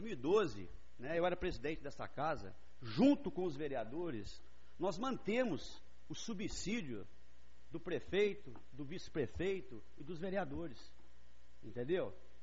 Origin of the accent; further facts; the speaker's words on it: Rio Novo, Minas Gerais, Brazil; Eu acho que nós somos daqui de Rio Novo, nós gostamos dessa cidade.